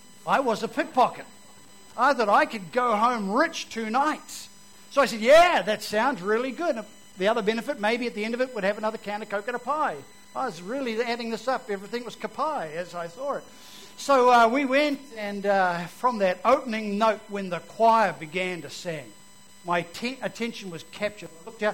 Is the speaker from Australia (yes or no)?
no; Auckland, New Zealand; I became a Christian when I was 13 years old. I grew up in South Auckland, Otara, and I was the white Maori in the community.